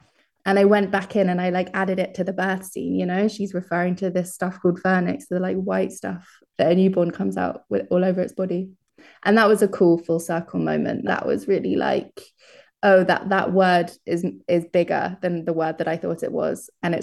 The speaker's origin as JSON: {"language": "English", "town": "Brighton", "region": "South East England", "country": "United Kingdom", "said": "But because I'm from Brighton, it's okay. But yeah, it's such a specific place. And I think because it's on the coast, seasons there feel very intense."}